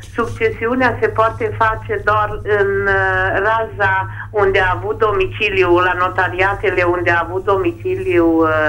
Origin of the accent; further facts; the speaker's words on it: Bihor County, Romania; sunt din Bihor.